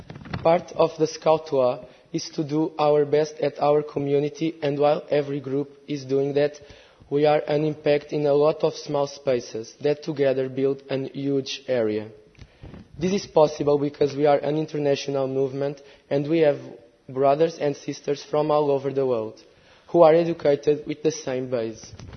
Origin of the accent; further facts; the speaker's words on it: Portugal; Good morning, everyone. … from Portugal.